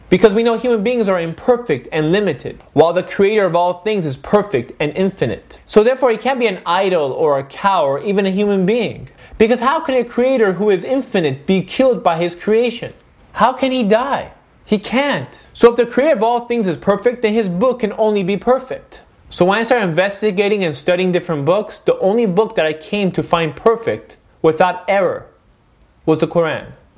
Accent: United States; born or raised there

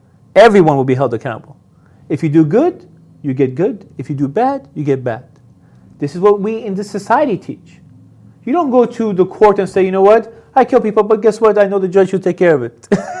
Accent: Iran; we're all from Persia, we're all from here.

